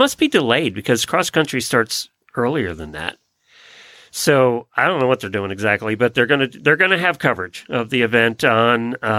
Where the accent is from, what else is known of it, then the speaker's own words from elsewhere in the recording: Ocala, Florida, United States; from Ocala, Florida.